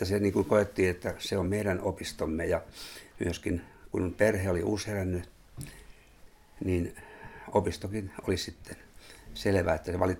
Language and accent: Finnish; Kauhajoki, South Ostrobothnia, Finland; now in Seinäjoki, Finland; Seinäjoella olen 40 vuotta asunut, mutta Kauhajoelta mä syntyisin. Ja Soinissa sitten oli semmoinen 9 vuotta työssä siinä välissä myöskin ja opiskelujen jälkeen.